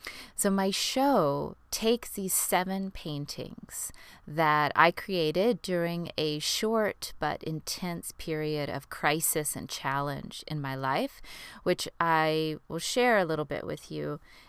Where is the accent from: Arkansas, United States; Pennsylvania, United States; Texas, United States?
Texas, United States; moved away as an adult; also born or lived in Los Angeles; And in 2013, I moved from Texas, where I grew up, to LA to obviously be in the epicenter of that industry.